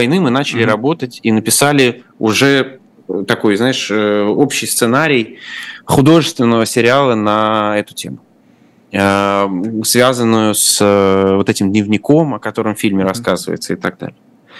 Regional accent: Orenburg, Orenburg Oblast, Russia; в моем родном городе, в Оренбурге.

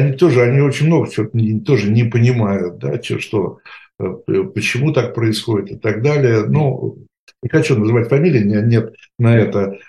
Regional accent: Moscow, Russia; я себя считаю не просто россиянином, я себя считаю москвичом, поэтому москалем

